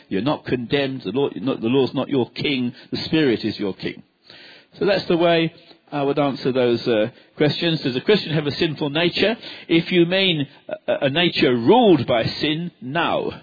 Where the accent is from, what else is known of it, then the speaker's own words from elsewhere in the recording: London, United Kingdom; accent: London; I still think like an Englishman. My accent is still a London accent.